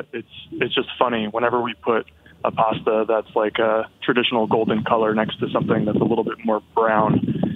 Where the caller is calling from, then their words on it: Philadelphia, Pennsylvania, United States; I'm calling from Philly.